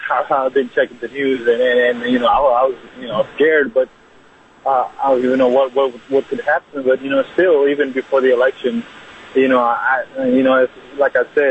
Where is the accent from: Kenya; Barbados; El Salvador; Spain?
El Salvador; I'm from El Salvador.